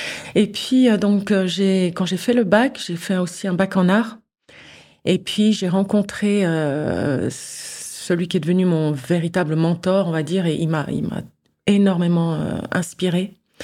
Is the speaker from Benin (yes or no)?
yes; Benin; born there; also born or lived in Mali / Niger / Mozambique / Eswatini; les 15 premières années de ma vie, j'ai beaucoup voyagé en Afrique. On a fait plusieurs pays. Déjà, je suis née au Bénin. Puis ensuite, on a vécu au Mali, puis au Niger. Puis aussi au Mozambique.